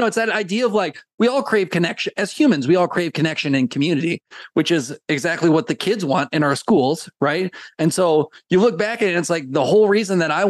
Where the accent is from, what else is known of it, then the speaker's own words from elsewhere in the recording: Illinois, United States; I grew up in Illinois.